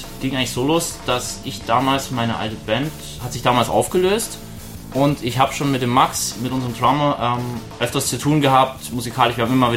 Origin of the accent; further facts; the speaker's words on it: Stuttgart, Baden-Württemberg, Germany; aus dem Stuttgarter Raum. wir sagen immer, wir kommen aus Stuttgart, wir kommen aus dem Umkreis Esslingen, Vaihingen an der Enns.